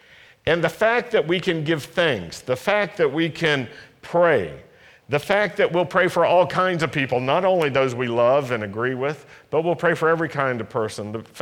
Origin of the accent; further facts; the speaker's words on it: Virginia, United States; When I was growing up in Virginia in the 50s, 60s, and 70s, it was the same perspective that most Jewish people had in our city.